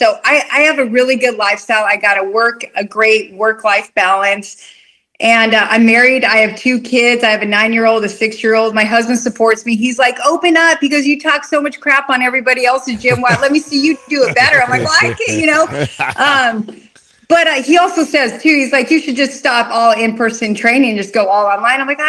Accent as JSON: {"language": "English", "region": "Wyoming", "country": "United States", "moved": "yes", "lives_now": "California, United States", "said": "And when I moved to California, I'm originally from Wyoming."}